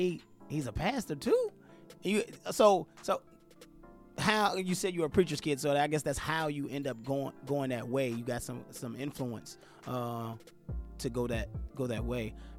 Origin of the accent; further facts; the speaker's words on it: Richmond, Virginia, United States; There was a pastor here in Richmond, Virginia. I'm from Richmond, Virginia. I'm actually in Virginia right